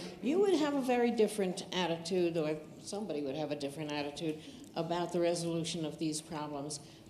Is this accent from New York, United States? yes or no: yes; New York, United States; Hi, I'll be seeing you later. I'm from New York.